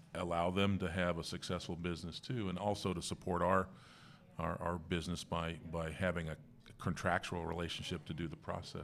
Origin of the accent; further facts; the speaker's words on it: Irvington, United States; that was another fun part of growing up in Irvington